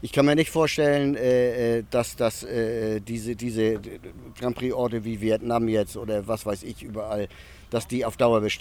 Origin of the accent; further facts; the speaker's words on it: Kiel, Schleswig-Holstein, Germany; Aus Kiel.